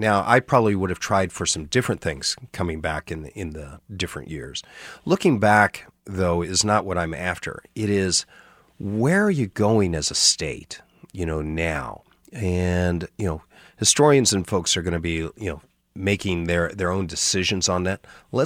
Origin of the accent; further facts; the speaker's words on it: Hays, Kansas, United States; I grew up in Hayes.